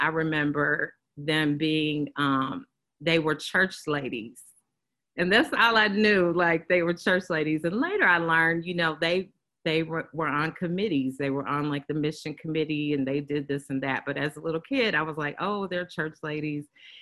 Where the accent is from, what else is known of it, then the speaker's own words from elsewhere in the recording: Kansas City, Missouri, United States; I come from Missouri, and I'm glad my mom's on the line. And one of the things, I grew up in Kansas City, Missouri